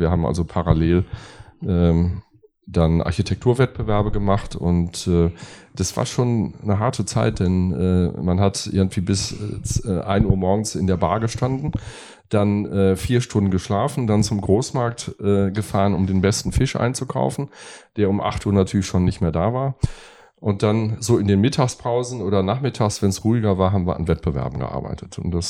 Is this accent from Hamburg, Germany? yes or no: no; Münster, North Rhine-Westphalia, Germany; ich bin gebürtiger Westfale, komme aus Münster, bin dort aufgewachsen und habe dort bis zum 18. Lebensjahr gelebt und bin dann an die TU Dortmund, die ist damals noch Universität Dortmund, gegangen, um Architektur zu studieren